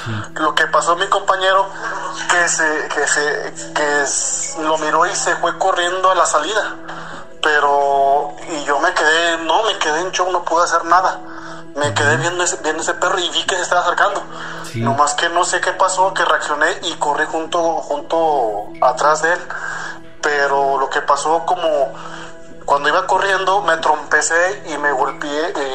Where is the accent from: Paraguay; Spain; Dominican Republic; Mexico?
Mexico; Zacatecas; yo soy de acá de Zacatecas.